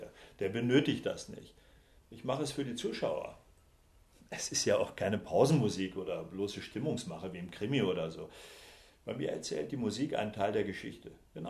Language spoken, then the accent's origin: German; Enger, North Rhine-Westphalia, Germany; born there; Also als gebürtiger Engeraner diesen legendären Sachsenherzog zu geben